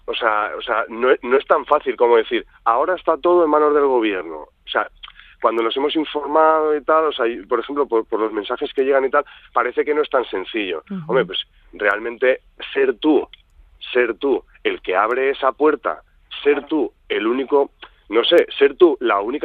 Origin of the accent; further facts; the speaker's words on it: Madrid, Community of Madrid, Spain; moved away as an adult; Yo soy una persona que vino de Madrid hace 12 años y soy un euskaldún de Madrid. Tengo una hija con la que hablo, bueno, ella habla poco, pero a la que yo le hablo en euskera